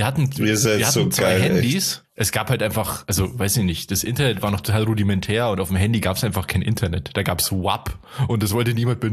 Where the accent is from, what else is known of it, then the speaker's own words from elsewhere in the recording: Altötting, Bavaria, Germany; Das war in Leipzig und wir kommen ja aus Altötting. Das ist ziemlich weit weg von Leipzig.